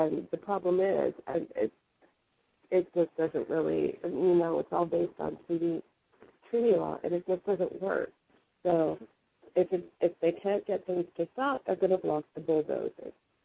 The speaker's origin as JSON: {"language": "English", "town": "Caledonia", "region": "Ontario", "country": "Canada", "tie": "born or raised there", "said": "Caledonia, which happened to be my hometown, and the res also where my people are from"}